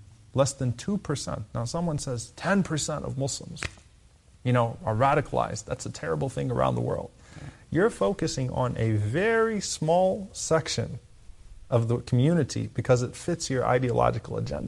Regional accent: Louisiana, United States; now in Irving, United States; I grew up in Louisiana. I'm from Louisiana. So I grew up seeing the Ku Klux Klan, their rallies.

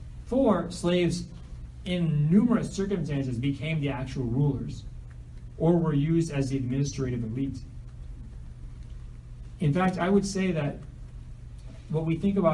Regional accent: United States; So I'm American. My family owned slaves.

